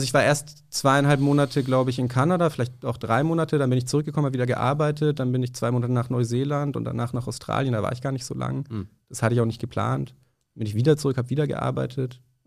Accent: Nuremberg, Bavaria, Germany; Ich komme aus Nürnberg ursprünglich.

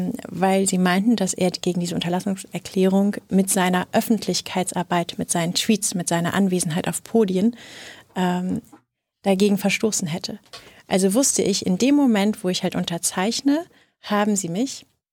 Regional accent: Rhineland, Germany; ich bin Rheinländerin

